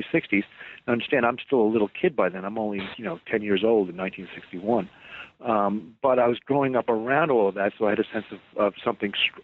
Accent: Brooklyn, New York, United States; now in Princeton, United States; but I grew up in New York, actually in Brooklyn Heights

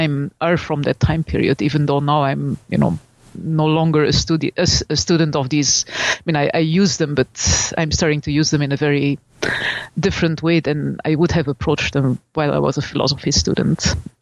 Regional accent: Belgium; I'm from Belgium

